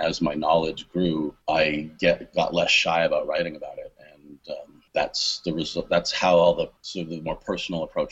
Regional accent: Canada; now in Long Beach, United States; I am Canadian, okay. But I haven't lived there since 2001.

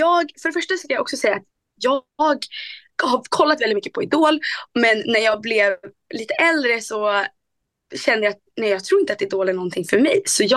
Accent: Skellefteå, Västerbotten County, Sweden; Man kanske inte hör det, för att folk brukar säga att jag inte har så grov dialekt, men jag kommer från Skellefteå. Långt upp i norr. Jag är 19 år gammal och

